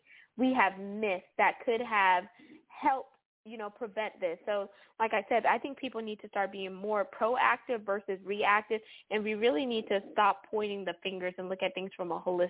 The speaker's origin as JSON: {"language": "English", "country": "United States", "tie": "born or raised there", "said": "now that, you know, I was raised in America versus my brother"}